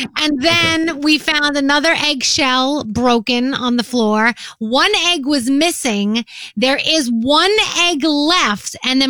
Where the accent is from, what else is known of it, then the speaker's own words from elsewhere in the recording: New Jersey, United States; I'm from Jersey.